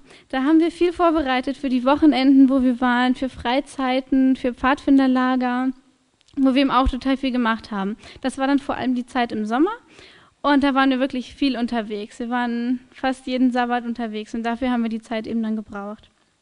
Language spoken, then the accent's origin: German; Penzberg, Bavaria, Germany; Und wir waren auch in Penzberg, das war meine Heimatgemeinde.